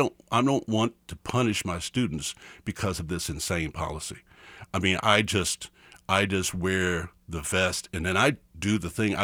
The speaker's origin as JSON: {"language": "English", "region": "Kansas", "country": "United States", "tie": "born or raised there", "said": "I grew up in Kansas. And so Kansas, I'm not a professor that came from out of state and just happened to take a job here. I grew up in Kansas."}